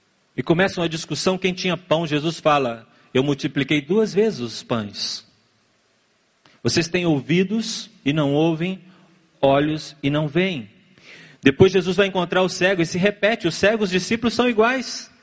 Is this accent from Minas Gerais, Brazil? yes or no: yes; Minas Gerais, Brazil; Eu sou mineiro, só sou bobo, mas não sou bobo.